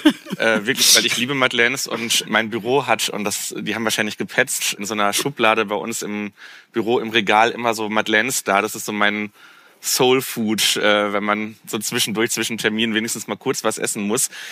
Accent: Duisburg, North Rhine-Westphalia, Germany; Ich bin ja als Duisburger

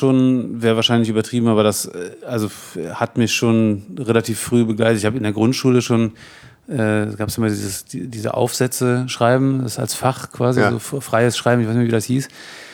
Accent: North Rhine-Westphalia, Germany; also born or lived in Cologne; Ich bin hier geboren in Köln.

